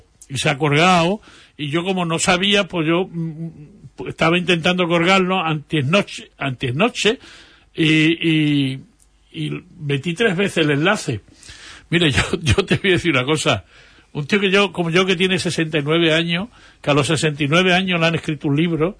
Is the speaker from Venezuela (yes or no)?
no; Huelva, Andalusia, Spain; born there; Yo digo, yo no me voy de Huelva porque yo en Huelva nací, en Huelva me muero.